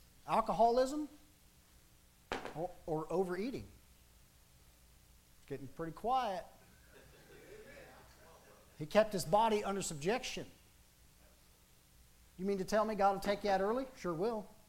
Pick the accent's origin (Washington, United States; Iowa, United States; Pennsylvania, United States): Washington, United States; born there; Now, for me, I was born up in the Cascade Mountains up in Washington, so I've seen some pretty country.